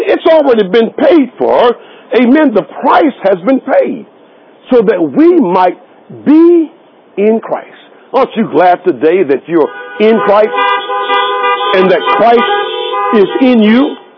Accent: Florida, United States; Now, y'all know I grew up in Florida.

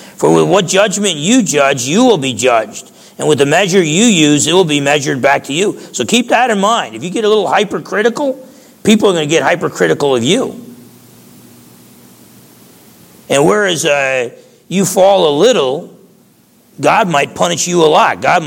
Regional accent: New Jersey, United States; I wouldn't even be surprised if there was a demon of pride or something just hanging out with me growing up in New Jersey.

